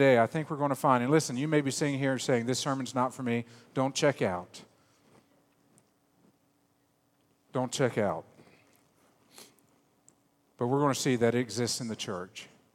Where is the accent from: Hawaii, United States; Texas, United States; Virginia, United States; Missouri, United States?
Virginia, United States; also born or lived in Beaufort, South Carolina; Now, I grew up most of my life in the South. I'm from Virginia originally. I moved to Beaufort, South Carolina, and that's where I came to know the Lord.